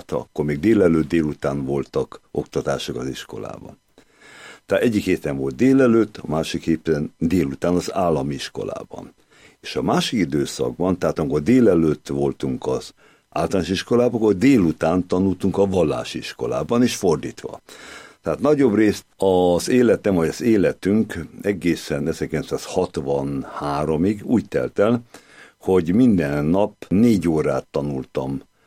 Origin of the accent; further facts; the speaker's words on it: Szabolcs-Szatmár-Bereg, Hungary; born there; 1948-ban születtem Szabolcs-Szatmár Bereg megyei két nagyközséget említenék meg, az első Csenger, a másik Tarpa. Az édesapám családja generációkon keresztül Csengerben élt, az édesanyámé pedig Tarpán.